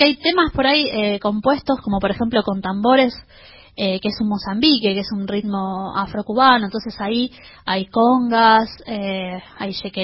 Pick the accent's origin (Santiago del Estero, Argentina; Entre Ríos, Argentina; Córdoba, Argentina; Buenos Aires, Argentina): Buenos Aires, Argentina; born there; Yo nací en Capital, Buenos Aires, Capital Federal.